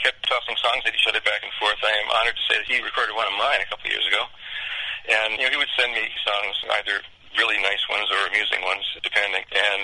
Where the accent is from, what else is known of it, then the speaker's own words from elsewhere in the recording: California, United States; And then I grew up in Marin County, north of San Francisco, and in the 60s.